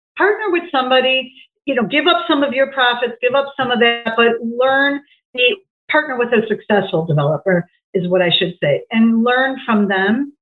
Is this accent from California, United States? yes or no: no; Chicago, Illinois, United States; Northwest Side. I grew up in Edison Park.